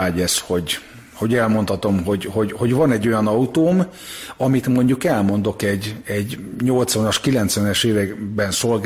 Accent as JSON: {"language": "Hungarian", "country": "Hungary", "said": "írtam, hogy Magyarországról vagyok"}